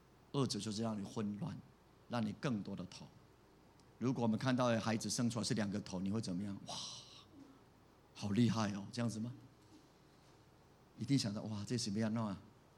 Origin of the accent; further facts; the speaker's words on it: Taiwan; 我们台湾人结婚之后都说这关头家关头的，